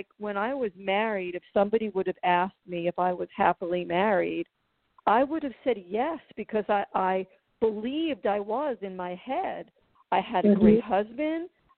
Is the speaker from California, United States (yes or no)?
no; New York, United States; And I never appreciated growing up in New York as much as I do now, because it helped me learn how to be authentic.